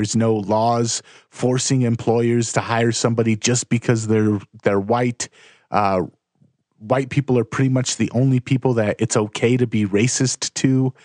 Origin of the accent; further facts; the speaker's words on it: Los Angeles, California, United States; My family, growing up in Los Angeles, all of my family was Mexican. And the neighborhood that we grew up in was pretty much all Mexicans and black kids.